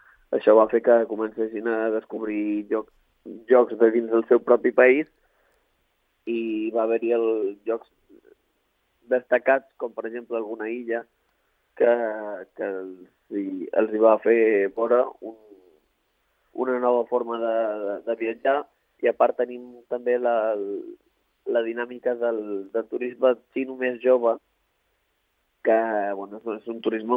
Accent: Formentera, Balearic Islands, Spain; tots els que som de Formentera i hem volgut viatjar

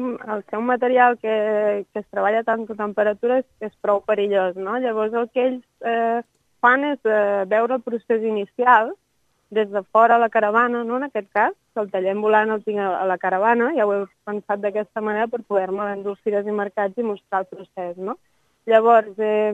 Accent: Palafrugell, Catalonia, Spain; accent: Empordanese-Mallorcan; moved away as an adult; now in Mallorca, Spain; Jo originalment de Palafrugell, a l'Empordà, sí. A la Costa Brava, uh-huh. i ara mateix estic fent experiència a Mallorca des de fa un any, del juny passat.

